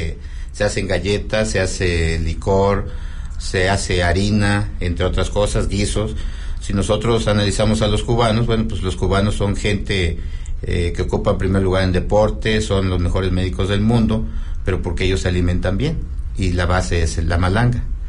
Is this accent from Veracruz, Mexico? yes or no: yes; Trapiche del Rosario, Veracruz, Mexico; De Trapiche del Rosario.